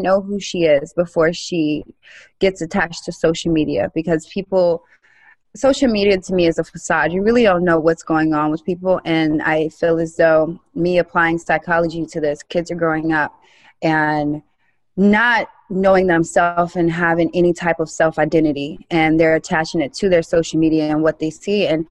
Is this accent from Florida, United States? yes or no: yes; Vero Beach, Florida, United States; And I told myself that I'm from Vero Beach, Florida. It's a great community, everybody, but it's a community that everybody, they're raised up together, they marry together, and the cycle repeats.